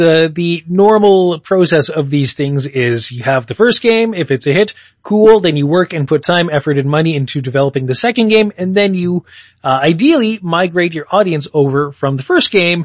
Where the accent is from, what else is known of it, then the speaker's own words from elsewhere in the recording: Canada; as a Canadian